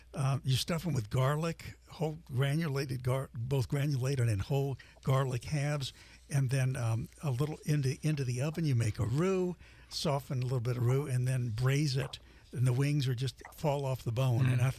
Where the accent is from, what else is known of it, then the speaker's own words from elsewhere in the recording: Louisville, Kentucky, United States; I grew up in Louisville, Kentucky, so I grew up with the Waffle House and the Toddle House.